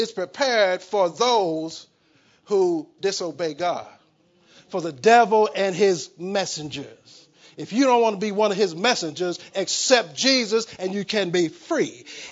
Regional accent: St. Louis, Missouri, United States; I don't come from Tarsus. I come from Homer Phillips in St. Louis.

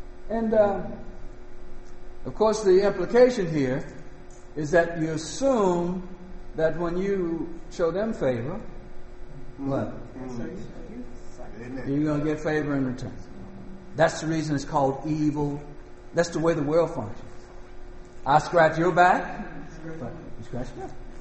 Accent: Southern United States, United States; Like when I grew up in the South, a lot of times much property was taken away from people through the legal system

